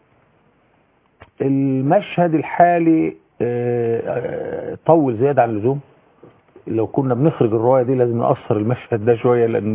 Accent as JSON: {"language": "Arabic", "town": "Damietta", "region": "Damietta Governorate", "country": "Egypt", "said": "وانا دمياطي، ودمياط دي مدينة"}